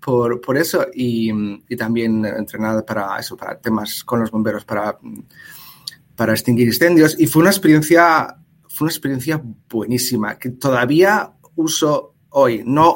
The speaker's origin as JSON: {"language": "Spanish", "town": "Gijón", "region": "Asturias", "country": "Spain", "tie": "born or raised there", "also_born_or_lived": "Oviedo", "said": "Yo soy de Asturias, nací en Oviedo y viví en Gijón."}